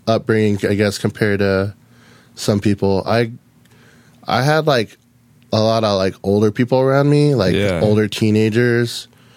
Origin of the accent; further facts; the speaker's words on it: Lahaina, Hawaii, United States; I was born and raised on Maui.